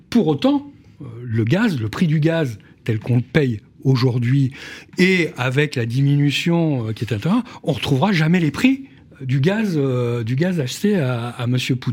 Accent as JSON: {"language": "French", "country": "France", "said": "chez nous, en France"}